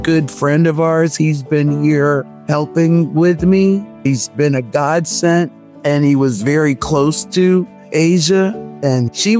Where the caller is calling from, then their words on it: Pennsylvania, United States; Eastern Pennsylvania.